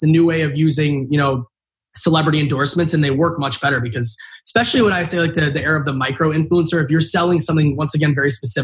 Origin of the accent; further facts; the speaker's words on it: Minnesota, United States; I genuinely did love growing up in Minnesota. I grew up pretty much 25 minutes west of downtown Minneapolis, which is definitely more rural, but it's not like farm country.